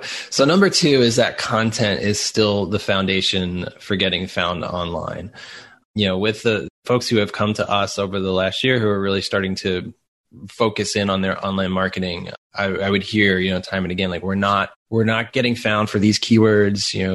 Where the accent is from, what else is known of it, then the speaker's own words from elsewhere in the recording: New York, United States; accent: Long Island; And so my Long Island accent kind of came out while I was working on that project.